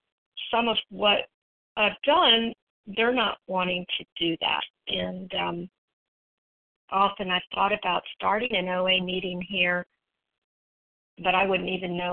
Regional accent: Texas, United States; I'm from Texas.

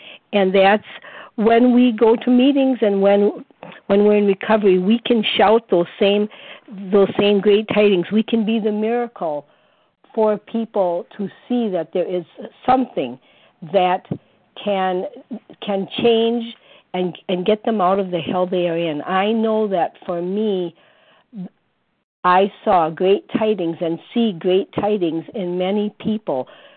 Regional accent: Wisconsin, United States; from Wisconsin.

